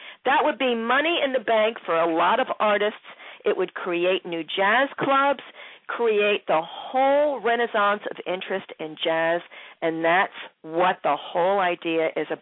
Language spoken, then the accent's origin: English; Philadelphia, Pennsylvania, United States; now in Baltimore, United States; having come from Philadelphia and truly appreciating my hometown, this is my town now.